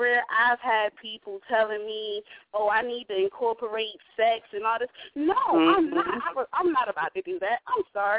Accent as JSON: {"language": "English", "region": "New Jersey", "country": "United States", "said": "I really felt like I touched my roots because I'm from North New Jersey, representing the Bricks all day."}